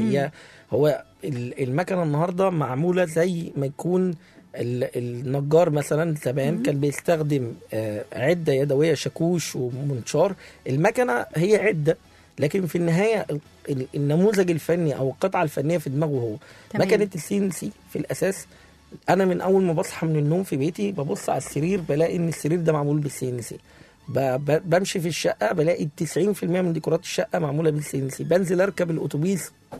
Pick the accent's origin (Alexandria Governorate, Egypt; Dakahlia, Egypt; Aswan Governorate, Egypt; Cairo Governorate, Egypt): Aswan Governorate, Egypt; كنا 4 شباب، 3 مننا كنا خريجين 2011 من جامعة المنيا، فاحنا 3 من الصعيد أسوان، واثنين نجا حمادي هنا.